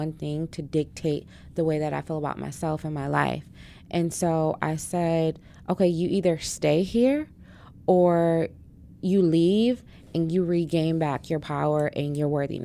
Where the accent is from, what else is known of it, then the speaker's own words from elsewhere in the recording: Detroit, Michigan, United States; moved away as an adult; Yeah, so I was born and raised in Detroit until I was 18. Went away to college